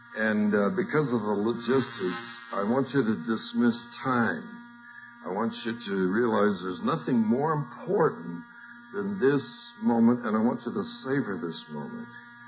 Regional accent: California, United States; I come from California, and I hate to tell people I'm from California

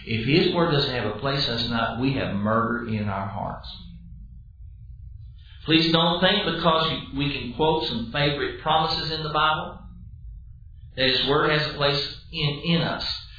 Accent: Dallas, Texas, United States; You know, when I was a child, I grew up in Dallas.

